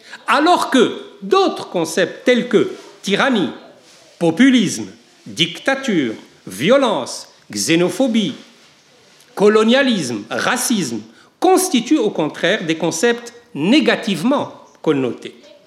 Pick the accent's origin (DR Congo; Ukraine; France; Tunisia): Tunisia; je suis tunisien, je suis maghrébin, je connais donc bien l'Algérie.